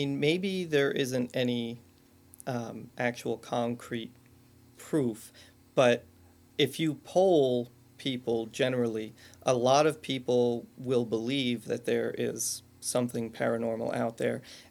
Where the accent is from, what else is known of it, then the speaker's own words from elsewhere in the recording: Emmaus, Pennsylvania, United States; in the house that I grew up in Emmaus, Pennsylvania, there were lots of sounds and things that couldn't be explained.